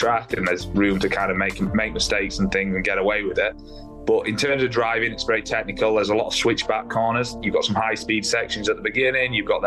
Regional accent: England, United Kingdom; now in United States; Growing up in England

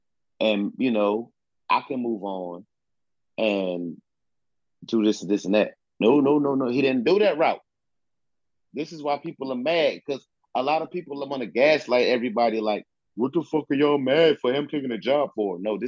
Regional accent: Virginia, United States; Like I say, I live in the hub of HBCUs. I'm from Southeast Virginia. That's where the black people in Southeast Virginia go to school.

